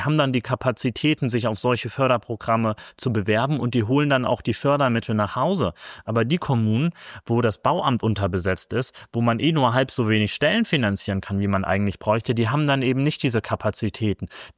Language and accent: German; Bremen, Germany; Also ich bin ja gebürtiger Bremer. Bin auch aufgewachsen. Bremen ist eine wunderschöne Stadt und ein tolles Bundesland.